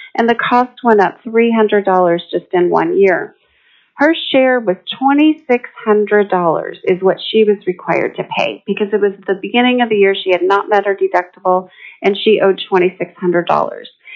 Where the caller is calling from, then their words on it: Soldotna, Alaska, United States; I'm calling from Soldotna, Alaska.